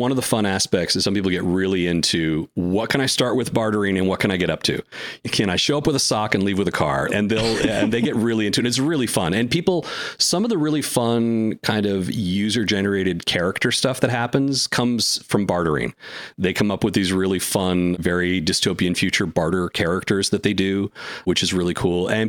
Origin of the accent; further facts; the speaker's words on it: New England, United States; I would get crap from people back home because I come from New England. For whatever reason, I didn't have the New England accent even that my parents have.